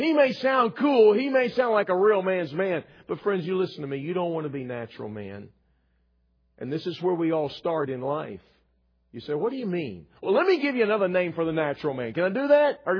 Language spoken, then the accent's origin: English; Texas, United States; You see, I'm a Texan by birth. I don't live there anymore. You can take the boy out of Texas. You just can't take the Texas out of the boy.